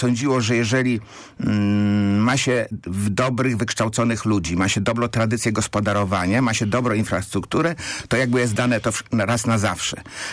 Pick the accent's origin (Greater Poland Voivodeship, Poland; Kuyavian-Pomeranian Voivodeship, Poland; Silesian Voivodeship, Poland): Kuyavian-Pomeranian Voivodeship, Poland; Bydgoszcz; ja z Bydgoszczy, ale Bydgoszcz zawsze była Wielkopolska